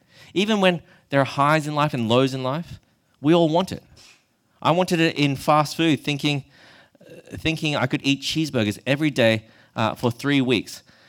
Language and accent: English; Australia; born there; I'm Australian born, but As you can see, my ethnic background is Chinese.